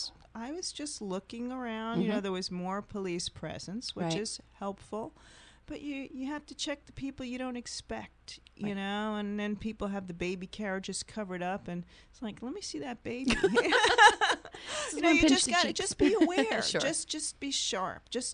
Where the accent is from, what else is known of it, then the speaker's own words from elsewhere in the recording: New York, United States; I'm born and raised in New York, and it sort of stays with me